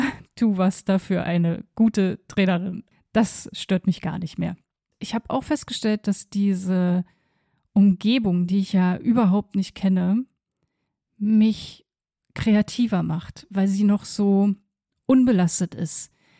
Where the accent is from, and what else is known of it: Berlin, Germany; born or raised there